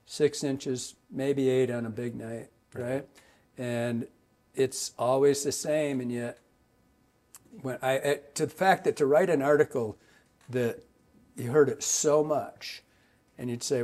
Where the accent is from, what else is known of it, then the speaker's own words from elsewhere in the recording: Michigan, United States; because growing up in Michigan, our hatches were pretty shitty.